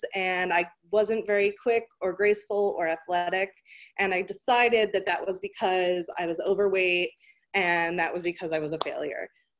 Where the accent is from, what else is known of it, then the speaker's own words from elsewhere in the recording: Boston, Massachusetts, United States; I live on the West Coast now, but I grew up in the Boston area.